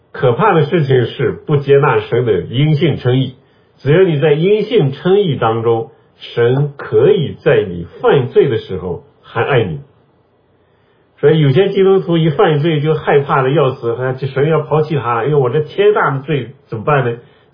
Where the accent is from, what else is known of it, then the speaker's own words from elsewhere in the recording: China; 那这个我们中国人了解这个是最清楚的，对吧？我们中国人一看桃园三结义